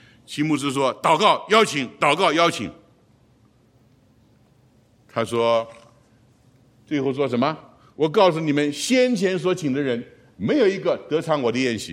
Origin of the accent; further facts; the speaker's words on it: China; 我们中国人有个名词叫做送棍，有恶劣的律师。